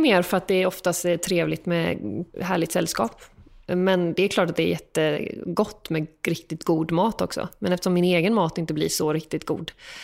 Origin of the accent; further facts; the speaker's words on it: Småland, Sweden; Försöker hälsa på henne när jag är hemma i Småland.